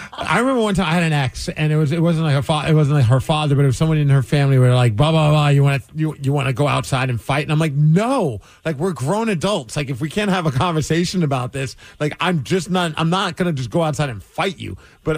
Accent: Puyallup, Washington, United States; In my hometown of Puyallup, Washington at the McMillan Farm Brew House.

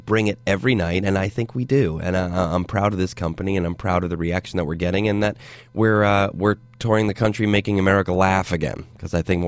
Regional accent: Scotland, United Kingdom; And I'm like, I'm Scottish.

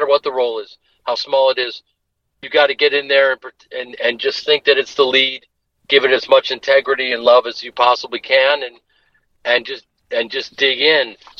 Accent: Evanston, Illinois, United States; because, you know, I went to Evanston High School.

